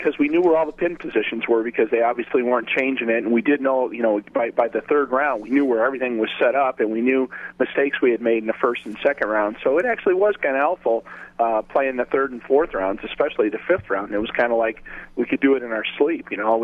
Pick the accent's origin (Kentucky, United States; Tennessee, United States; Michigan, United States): Michigan, United States; Detroit; I remember one thick day back in my hometown in Detroit.